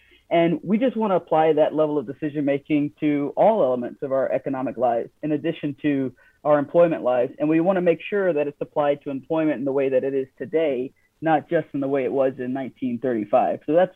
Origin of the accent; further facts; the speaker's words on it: North Carolina, United States; I'm from North Carolina, right? You don't knock on doors in the neighborhoods I grew up